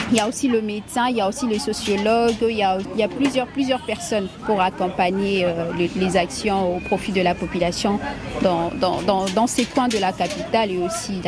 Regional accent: Kinshasa, DR Congo; Pure quinoise, 100% quinoise, la quinoiserie, je veux dire comme ça.

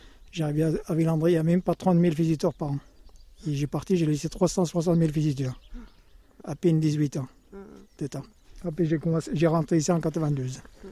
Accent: Morocco; moved away

